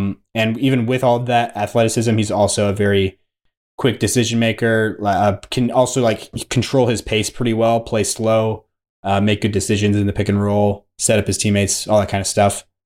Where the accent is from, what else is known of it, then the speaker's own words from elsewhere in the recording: United States; just anti-France as an American.